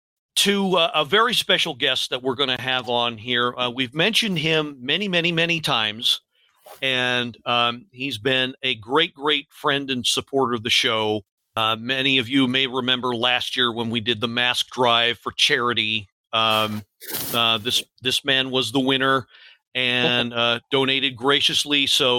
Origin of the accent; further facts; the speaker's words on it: Baltimore, Maryland, United States; I went to a handful of Skipjacks games myself growing up in the Baltimore area.